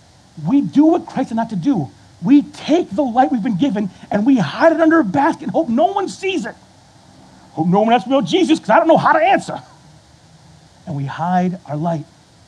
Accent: Flint, Michigan, United States; Like, I come from Flint. You never give your name to the cops when you're in Flint. Never.

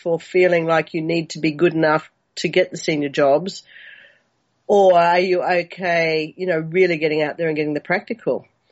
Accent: Brisbane, Queensland, Australia; now in Singapore; I'm an Australian girl who grew up in Brisbane, you know, near the Surfers Paradise Beach and the wonders of the outdoor playground.

